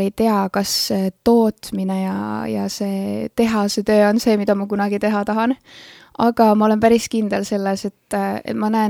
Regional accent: Rakvere, Lääne-Viru County, Estonia; now in Tallinn, Estonia; Tallinn oli selles mõttes hüppeliselt hoopis teissugune võrreldes selle Rakvere ja väikse külakohaga, kus ma tegelikult pärit olen.

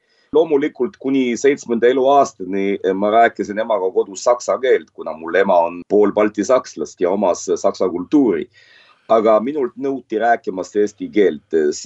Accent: Tallinn, Harju County, Estonia; now in Israel; ma kasvasin Eesti lasteaias Laulupeo tänaval. Õppisin Saksa gümnaasiumis, pärast suubusin Tallinna Georg Otsa nimelesse muusikakooli. Kogu mu elu oli ümbritsetud ainult eestlastega, eesti kultuuriga.

